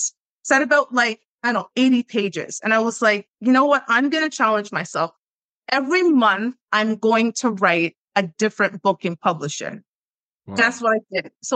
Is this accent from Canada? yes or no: no; Jamaica; like I was supposed to be slow or something because I was from Jamaica. But in my opinion, our education system was advanced, like at least what I had experienced.